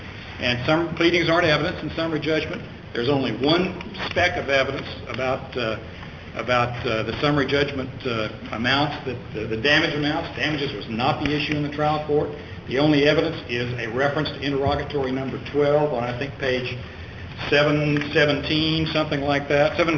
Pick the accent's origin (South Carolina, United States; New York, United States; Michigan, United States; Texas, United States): Texas, United States; Houston; from Houston.